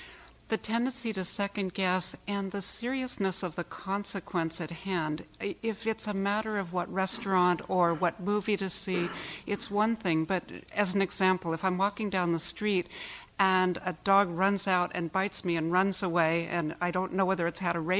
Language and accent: English; Berkeley, California, United States; I'm from Berkeley as well.